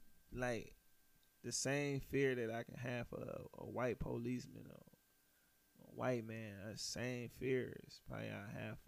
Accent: Hopewell, Mississippi, United States; also born or lived in Meridian; Yeah, we grew up in Meridian. Well, we was born in Meridian. The cab, it's like borderline. But we was raised in the country though, like this little town called Hopewell

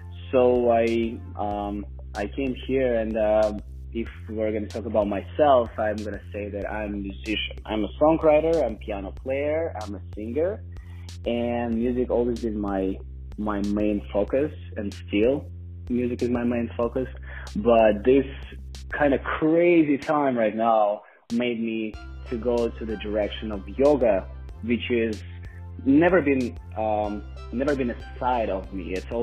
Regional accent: Russia; English is a second language; moved away as an adult; also born or lived in New York / Chicago; now in Los Angeles, United States; I'm from Russia. I came to United States, I would say like 5 years ago.

